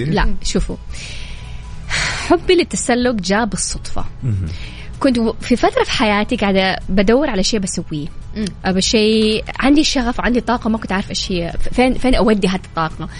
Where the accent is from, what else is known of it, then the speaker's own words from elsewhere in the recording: Jeddah, Makkah Province, Saudi Arabia; انا من هنا من جده، من حي الروضه.